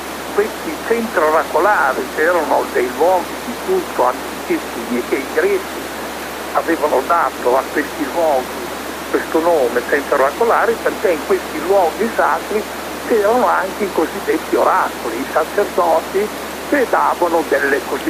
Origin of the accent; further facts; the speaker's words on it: Tuscan-Emilian Apennines, Italy; Praticamente io sono dell'Appennino, sono nato nell'Appennino tosco-emiliano